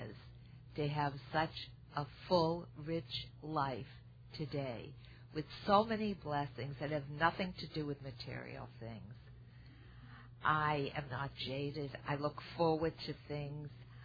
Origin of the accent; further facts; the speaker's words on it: Boston, Massachusetts, United States; I come from Boston, where in the winter we have to hibernate, and here everything grows all year round